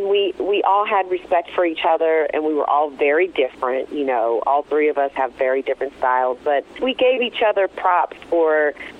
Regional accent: the South, United States; we're all from the South

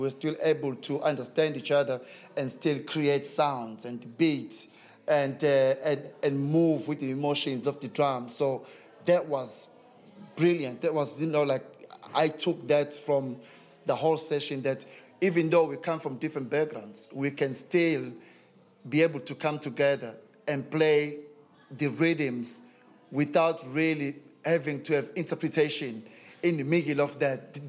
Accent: Durban, KwaZulu-Natal, South Africa; I'm originally from South Africa, in a small village in Durban, but under a big Zulu tribe.

